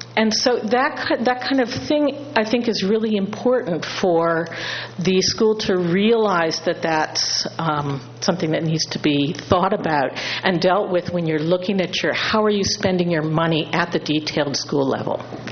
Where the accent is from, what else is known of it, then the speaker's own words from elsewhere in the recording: Los Osos, California, United States; I'm from Los Osos.